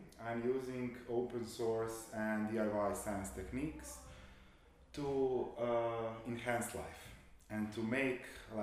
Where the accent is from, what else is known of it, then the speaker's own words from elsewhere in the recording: Dubrovnik, Dubrovnik-Neretva County, Croatia; now in Zagreb, Croatia; I'm from Dubrovnik. I live in Zagreb.